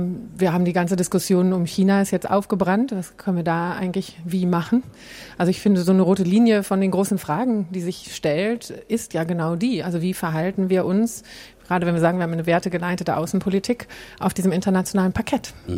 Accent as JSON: {"language": "German", "town": "Bielefeld", "region": "North Rhine-Westphalia", "country": "Germany", "tie": "born or raised there", "said": "Also ich habe auch eine Zeit lang selber in so einer gemischten Liga gespielt in meiner Jugend in Bielefeld."}